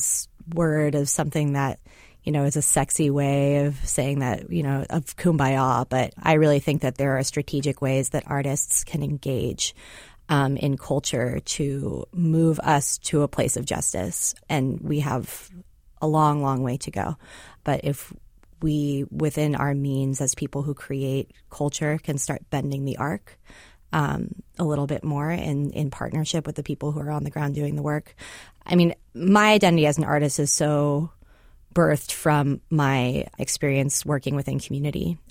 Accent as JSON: {"language": "English", "town": "Seattle", "region": "Washington", "country": "United States", "said": "proudly saying that I'm from Seattle and proudly identifying with this place"}